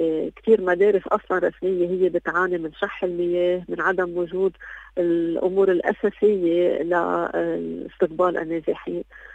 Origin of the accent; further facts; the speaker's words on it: Lebanon; كلنا كلبنانيين